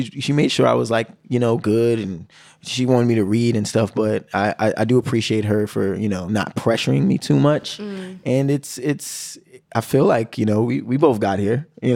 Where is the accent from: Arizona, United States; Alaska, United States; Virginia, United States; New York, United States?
New York, United States; Bronx; And then I just found myself, because I'm from the Bronx, traveling really far to see them and reaching out.